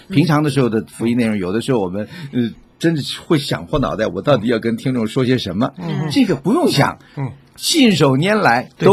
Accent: China; 对，尤其我们中国人、华人啊，从小我们是在这个所谓的儒教啊

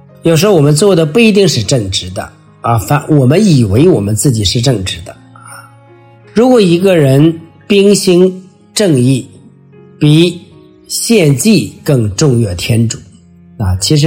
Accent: China; 我们中国人说，如果上天要使其灭亡，一定要使其疯狂啊！

